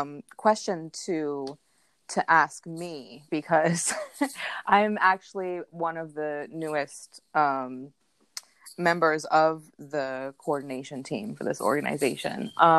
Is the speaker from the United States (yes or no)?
yes; Deep South, United States; So I grew up in the Deep South, in a rural area.